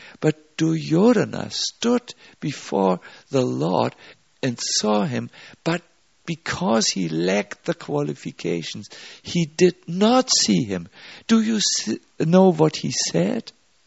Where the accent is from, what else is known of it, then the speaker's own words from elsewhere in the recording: Germany; English is a second language; I'm from Germany. Germans are the best football players.